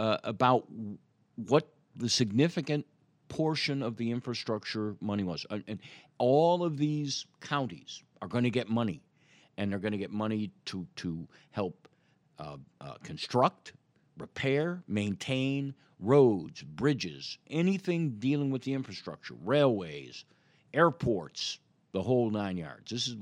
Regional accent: Chicago, Illinois, United States; Where I grew up, I grew up in Chicago, in part of the city, most of my neighbors, the vast majority, fit into a couple of categories.

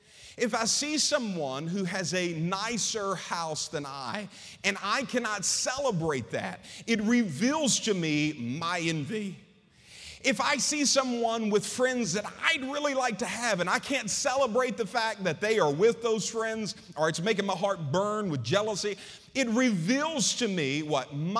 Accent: Mississippi, United States; We're from Mississippi.

